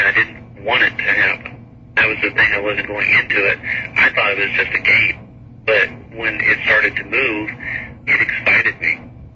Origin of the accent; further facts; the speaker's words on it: Midwest, United States; town, and small town USA Midwest, you know, you'll find that a lot of teenagers are just bored. And my hometown was infamous for, you know, beer parties out in the cow pasture